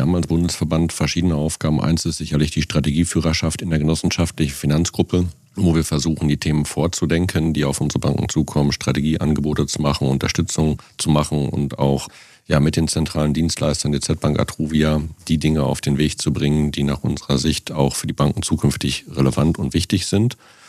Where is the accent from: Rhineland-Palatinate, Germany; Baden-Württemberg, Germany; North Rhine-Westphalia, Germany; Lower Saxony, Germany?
North Rhine-Westphalia, Germany; ich komme heute aus der Heimat, aus Ostwestfalen, obwohl mein Bürostandort natürlich beim BVR in Berlin ist.